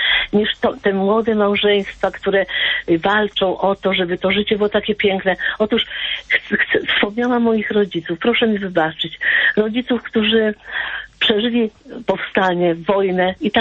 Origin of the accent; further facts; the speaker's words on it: Warsaw, Masovian Voivodeship, Poland; born there; Ja się urodziłam w gruzach Warszawy, 7 lat po wojnie.